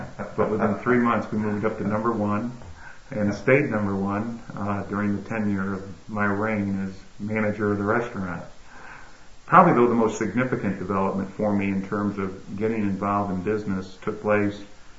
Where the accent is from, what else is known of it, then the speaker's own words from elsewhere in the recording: Syracuse, New York, United States; now in Tampa, United States; Well, my hometown is Syracuse, New York.